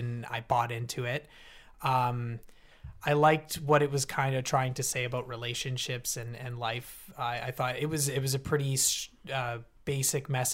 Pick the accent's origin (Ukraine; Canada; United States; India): Canada; And I appreciate that as a Canadian